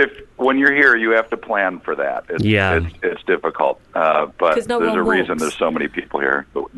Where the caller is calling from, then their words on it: California, United States; I'm speaking from, I live just outside of Los Angeles, California, on the beach.